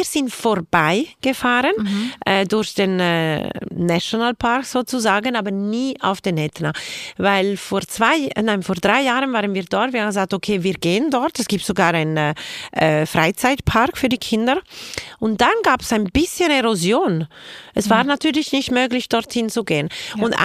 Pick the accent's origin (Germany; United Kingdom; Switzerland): Switzerland; born there; Ich bin einfach in der Schweiz geboren, ich bin gewöhnt, wir sind verwöhnt.